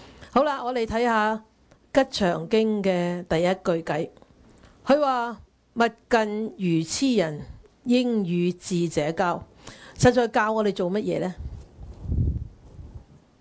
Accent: China; 所以我哋中国人成日都讲啦，近朱者赤，近墨者黑。

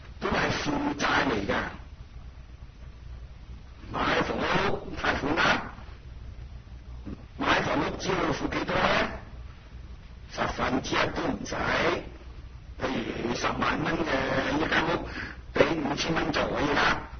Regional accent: China; now in United States; 我第一次回到祖国访问

